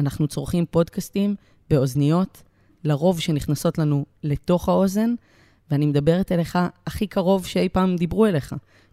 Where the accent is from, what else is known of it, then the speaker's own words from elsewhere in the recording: Haifa, Haifa District, Israel; גדלתי בחיפה בשנות ה-80 לשני הורים חרשים.